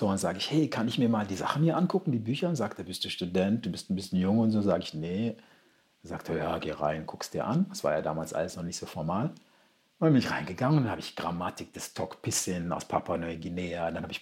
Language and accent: German; Ghana; afrikanischen Sprachen, die ich in meiner Kindheit in Ghana mitbekommen hatte. Und auch selbst, ich spreche auch 1,5 ghanaische Sprachen.